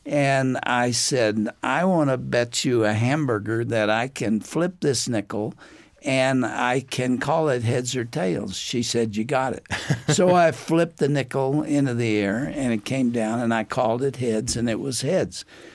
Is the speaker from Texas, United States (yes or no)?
yes; Texas, United States; I grew up in East Texas, and my father was a pastor of a Church of the Nazarene church.